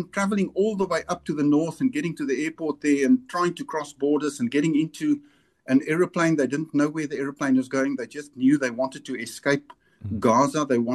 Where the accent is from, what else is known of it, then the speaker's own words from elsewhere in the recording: South Africa; I'm not giving my opinion as a South African, because if I do, it will be unreliable.